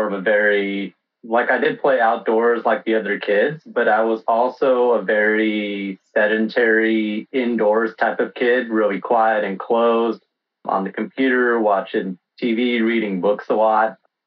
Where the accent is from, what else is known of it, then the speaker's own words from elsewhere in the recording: Los Angeles, California, United States; Home is Los Angeles, California.